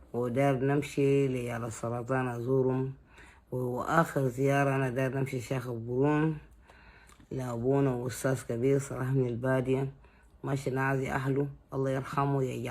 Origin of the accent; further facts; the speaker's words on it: Khartoum, Sudan; also born or lived in South Sudan; أنا ولدوني في جنوب، لكن أنا تربيت في شمال. عندي أصدقائي زمن الطفولة، عندنا جيراننا زمن الطفولة، وطفولتي كلها في الخرطوم.